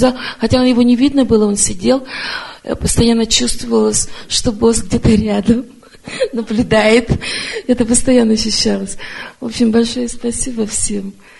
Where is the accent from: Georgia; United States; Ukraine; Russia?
United States; Beaverton, Oregon; я из Бивертона, Орегон.